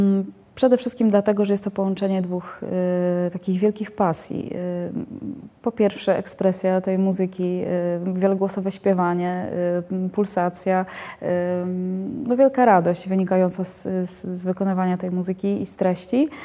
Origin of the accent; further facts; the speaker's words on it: Przemyśl, Subcarpathian Voivodeship, Poland; bo pochodzę z Przemyśla.